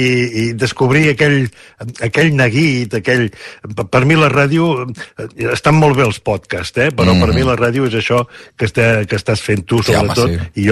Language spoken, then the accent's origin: Catalan; Catalonia, Spain; actuo molt a Catalunya, molt a la meva comarca del Vallès